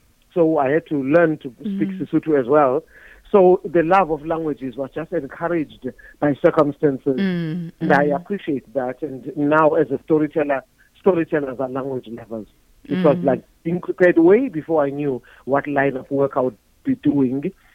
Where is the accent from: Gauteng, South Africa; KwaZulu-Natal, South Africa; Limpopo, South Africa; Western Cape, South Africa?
KwaZulu-Natal, South Africa; Hammarsdale; Okay, I was born and raised in Hammersdale.